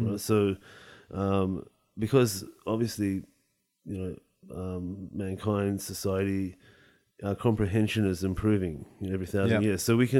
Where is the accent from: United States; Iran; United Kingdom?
Iran; also born or lived in Vienna, Austria; I'm Iranian. You know, my parents are Iranian. I was born in Austria, in Vienna, but we went back to Iran just before the revolution occurred, and we had to escape because we were Baha'is, right?